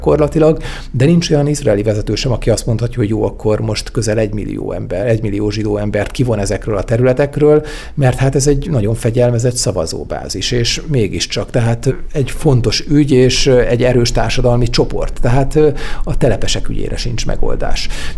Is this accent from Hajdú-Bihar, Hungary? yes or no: yes; Debrecen, Hajdú-Bihar, Hungary; én magam debreceni vagyok egyébként